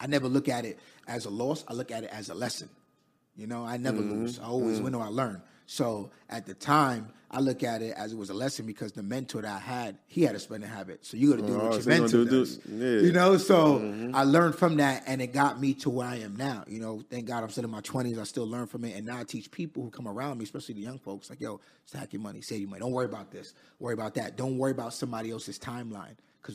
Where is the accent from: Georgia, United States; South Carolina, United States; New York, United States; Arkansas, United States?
New York, United States; Queens; I'm from Queens, New York, raised in Queens.